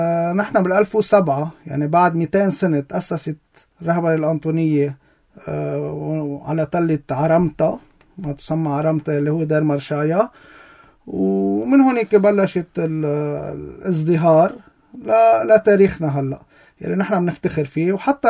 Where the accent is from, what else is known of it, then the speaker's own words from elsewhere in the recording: Shakhtoura, Keserwan-Jbeil, Lebanon; نحن ضيعتنا فيها حوالي 30 شخص